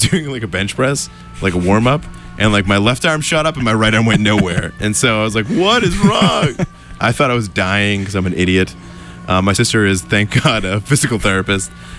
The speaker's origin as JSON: {"language": "English", "country": "United States", "said": "Qatar, I call it Qatar because I'm an American."}